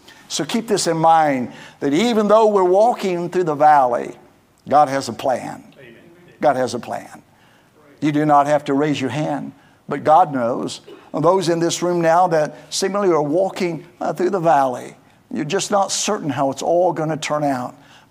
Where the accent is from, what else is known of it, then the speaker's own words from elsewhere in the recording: West Virginia, United States; But I'm from West Virginia and some days we just act silly, right?